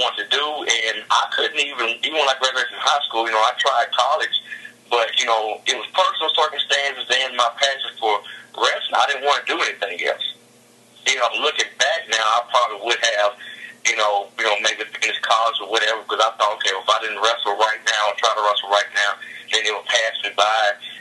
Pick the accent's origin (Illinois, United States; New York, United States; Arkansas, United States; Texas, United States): Arkansas, United States; start a place, OCL Arkansas, which is my my hometown, by the way